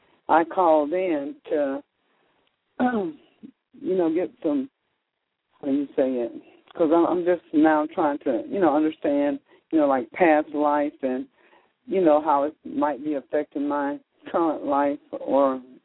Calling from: Florida, United States; I'm calling from Florida.

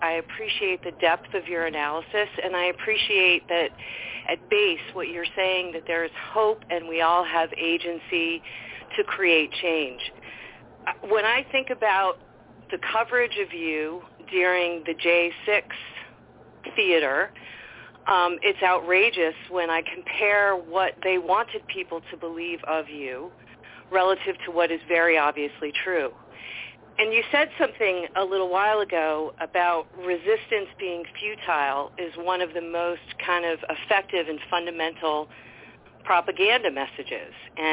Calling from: Massachusetts, United States; I've been enjoying this conversation, and Jake, I'm calling you from Massachusetts. I've been a caller in the past, and I really enjoy this show.

